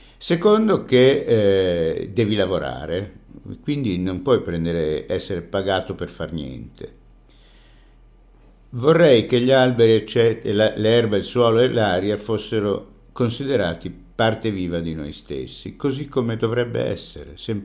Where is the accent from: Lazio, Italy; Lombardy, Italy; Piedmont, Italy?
Lazio, Italy; Rome; born there; io sono nato a Roma e allora sono di Roma